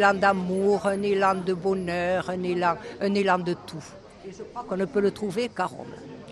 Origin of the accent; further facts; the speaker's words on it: Gerde, Occitanie, France; Je viens de Gerde.